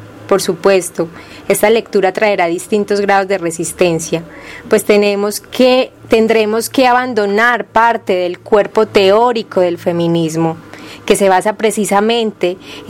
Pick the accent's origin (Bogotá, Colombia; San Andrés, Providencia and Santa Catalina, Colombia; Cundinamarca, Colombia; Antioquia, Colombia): Antioquia, Colombia; Medellín; Bueno, nosotras somos de Colombia, de Medellín. Me parece importante decir eso.